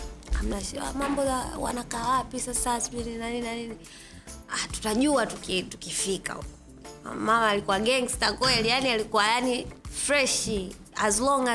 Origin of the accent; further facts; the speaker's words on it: Marangu, Kilimanjaro, Tanzania; walikuwa watoto wanaendaga wanachota maji mtoni kwa sababu kwetu ni Marangu mtoni. Kwa hiyo kuna mto karibu.